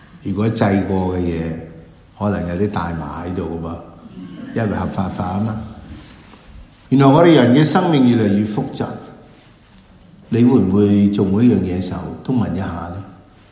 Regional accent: China; 咁為我哋中國人，我哋好知道佢走咗咧

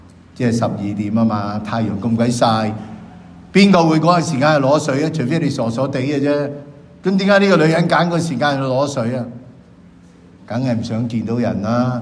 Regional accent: China; 我哋如果我哋中國人就好明嘅

